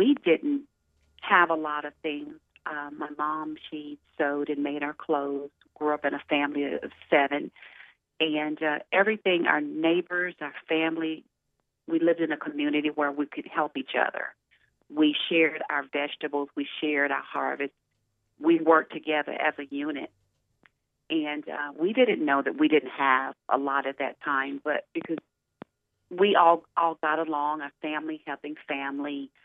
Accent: Talladega, Alabama, United States; We grew up on a farm with the animals, with livestock, and we raised our own vegetables

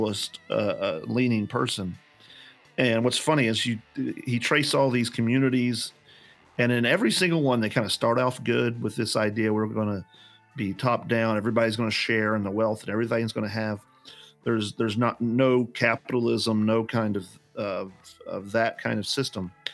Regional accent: West Virginia, United States; When I grew up, Matt, I grew up in West Virginia, and in not the poorest of poor, but I wore Air Jordache to school

